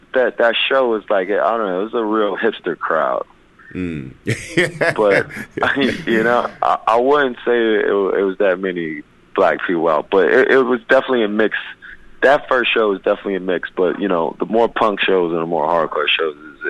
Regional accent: Newark, New Jersey, United States; I'm from Newark, New Jersey. I don't know if you know anything about Newark, New Jersey

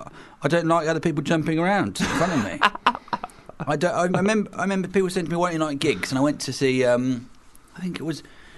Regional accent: Isle of Wight, South East England, United Kingdom; also born or lived in Norwich; now 38 years old. And I'm, well, where am I from? I think I grew up on the Isle of Wight, so I'd say I was from there.

